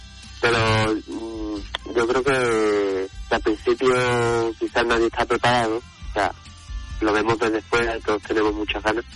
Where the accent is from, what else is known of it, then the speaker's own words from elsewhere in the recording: Seville, Andalusia, Spain; born there; Pues yo nací en Sevilla, pero vivo en Dos Hermanas.